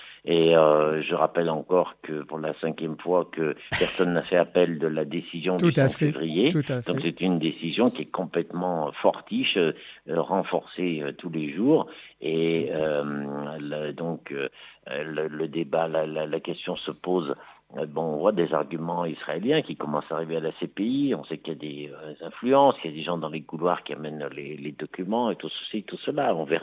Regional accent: Lyon, Auvergne-Rhône-Alpes, France; tu es de Marseille, je suis de Lyon

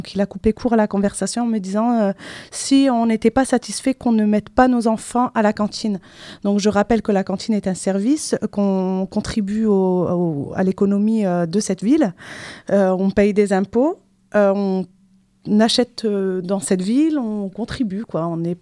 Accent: France; on est français, je suis française

